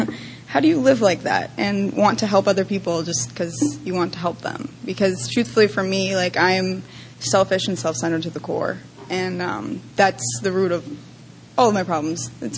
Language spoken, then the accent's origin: English; Tampa, Florida, United States; So, you know, and I grew up in Tampa. I had a normal childhood.